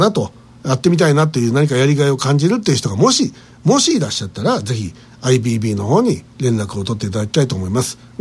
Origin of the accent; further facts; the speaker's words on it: Kyushu, Japan; 我々はやっぱり九州で育ってきましたんで、